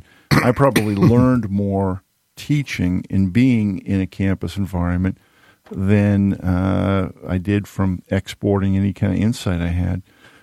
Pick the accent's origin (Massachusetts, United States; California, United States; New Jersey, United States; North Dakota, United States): Massachusetts, United States; Needham; now in Atlanta, United States; And I grew up outside of Boston, a little town called Needham.